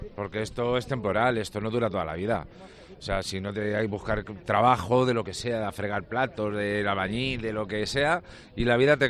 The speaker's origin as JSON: {"language": "Spanish", "country": "Spain", "said": "mi grupo, somos todos españoles"}